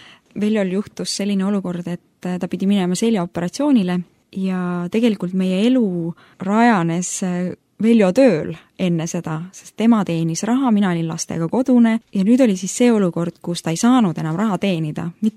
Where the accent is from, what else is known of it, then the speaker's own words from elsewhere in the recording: Tallinn, Harju County, Estonia; born there; me tulime tagasi Tallinna, mis oli meie sünnikoht ja me olime kunagi elanud siin linnas ja käinud ka selles koguduses